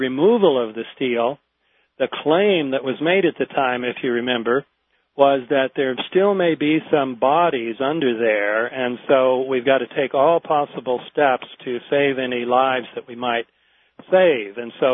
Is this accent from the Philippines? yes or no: no; Oregon, United States; I should say I am from Oregon, and so I'm particularly glad to be able to help out your station.